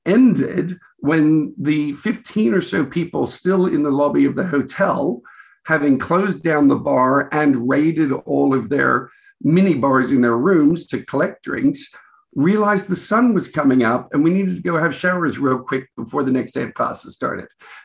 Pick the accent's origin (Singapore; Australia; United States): Australia; being very Australian as a group, we should geek out and get shit-faced.